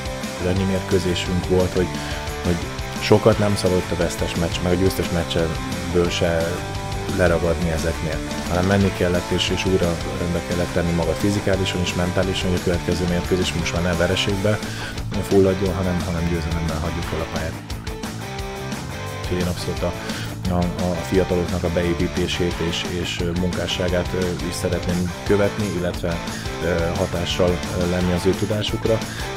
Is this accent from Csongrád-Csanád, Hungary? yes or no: yes; Szeged, Csongrád-Csanád, Hungary; also born or lived in Székesfehérvár; Fehérvárból kevés maradt meg, hiszen egy éves koromban kerültünk le Szegedre, ugye apukám vállalatott kosárlabdázó volt, úgyhogy ő, akkor én születtem Fehérváron